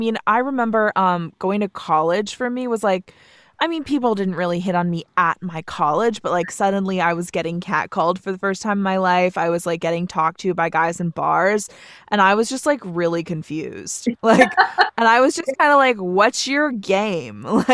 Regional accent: Vermont, United States; Like we ate a lot of like organic food because I'm from Vermont. So obviously we're like

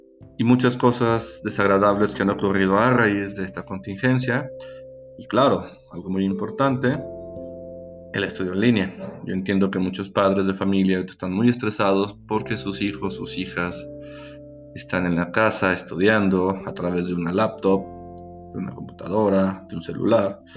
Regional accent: Aguascalientes, Mexico; Soy de Aguascalientes, México. Y soy psicólogo.

